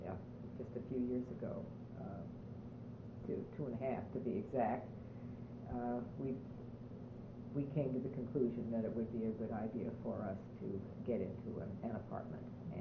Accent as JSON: {"language": "English", "town": "Shaker Heights", "region": "Ohio", "country": "United States", "lives_now": "Pittsburgh, United States", "said": "I came from Shaker Heights, which was a relatively new suburb."}